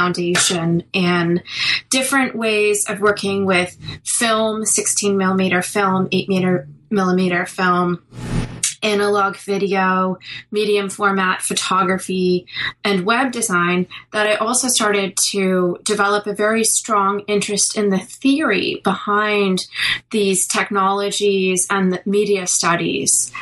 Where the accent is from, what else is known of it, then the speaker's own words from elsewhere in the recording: Toronto, Ontario, Canada; When I was a kid, I grew up in Toronto